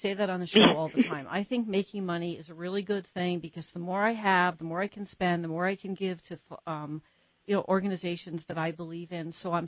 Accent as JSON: {"language": "English", "region": "New Jersey", "country": "United States", "said": "I'm from New Jersey."}